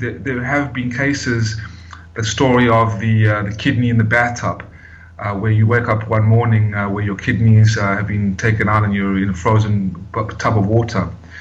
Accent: Atlanta, Georgia, United States; also born or lived in South Africa; I'm a native-born South African, raised in America, in Atlanta, Georgia, for 25 years as an American citizen.

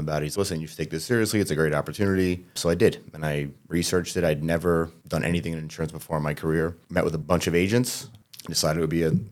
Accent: Staten Island, New York, United States; Yeah, I grew up in Staten Island, Annandale.

